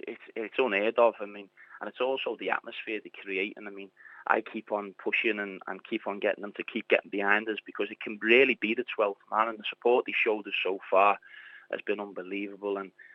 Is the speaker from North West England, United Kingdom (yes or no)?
yes; Liverpool, North West England, United Kingdom; my hometown in Liverpool